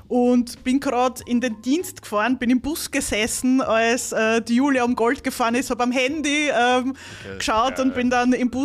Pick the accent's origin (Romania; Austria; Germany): Austria; Burgenland; und ich als Burgenländerin darf das sagen